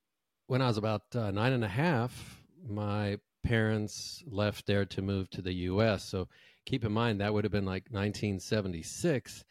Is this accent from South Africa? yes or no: yes; Johannesburg, Gauteng, South Africa; I grew up in Johannesburg. My family had moved there in the late 1800s. European Jews trying to escape religious persecution.